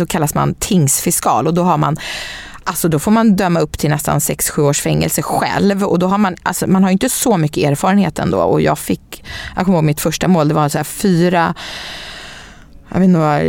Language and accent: Swedish; Stockholm, Stockholm County, Sweden; Och jag är uppväxt i innerstan i Stockholm och haft bra uppväxtförhållanden